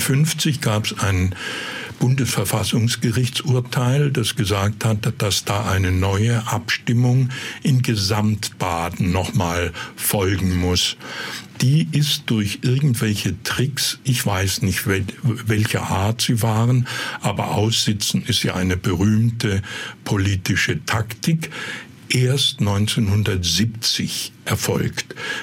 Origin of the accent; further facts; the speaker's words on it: Nagold, Baden-Württemberg, Germany; ich stamme aus Nagold und wir sind dann immer über der Knie bis ins Badische runtergefahren